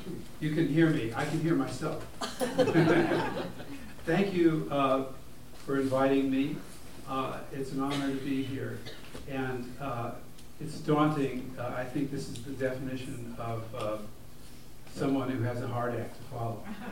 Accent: Beverly Hills, California, United States; So I grew up in Beverly Hills, as she said, and in a very reform synagogue called Wilshire Boulevard Temple.

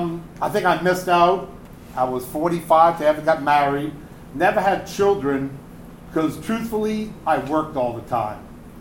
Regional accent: Charleston, South Carolina, United States; You know, I thought growing up in Charleston, Berlin's clothing store, I would give credit to people.

